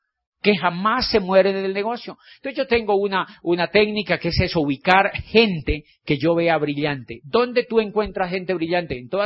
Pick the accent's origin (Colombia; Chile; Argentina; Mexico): Colombia; Y me dijo, ¿de dónde eres? Yo le dije, yo soy de Colombia.